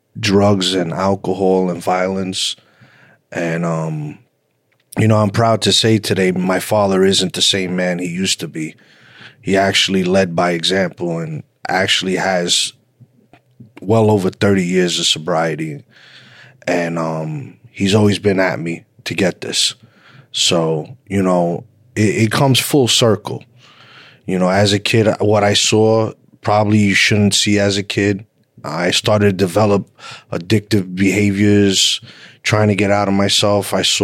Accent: Brooklyn, New York, United States; also born or lived in Bronx; I was born in the Bronx, and my mother and father separated. I moved to Brooklyn with my mother, And it was a really bad time in New York. I grew up in Brooklyn in the 80s.

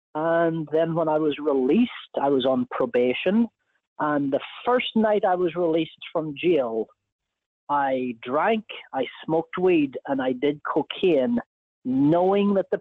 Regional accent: Northern Ireland, United Kingdom; a second memoir about growing up in Northern Ireland

